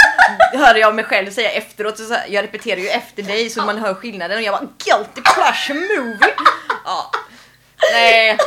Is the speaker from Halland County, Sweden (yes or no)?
yes; Falkenberg, Halland County, Sweden; När jag växte upp här i Falkenberg, va?